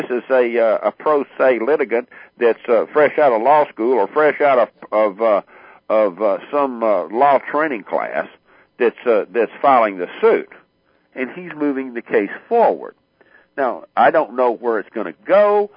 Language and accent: English; Louisiana, United States; I'm just a Cajun boy. I'm used to chasing alligators in the swamp